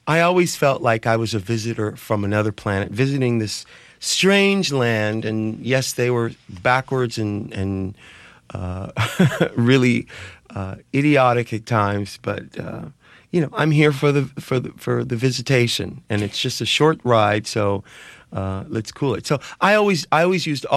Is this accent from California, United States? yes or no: yes; San Diego, California, United States; it's taken me years of therapy to be even able to say I'm from San Diego because I don't have an emotional attachment to San Diego.